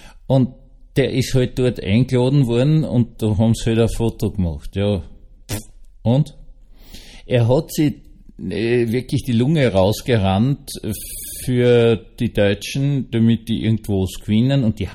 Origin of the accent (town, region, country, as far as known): Austria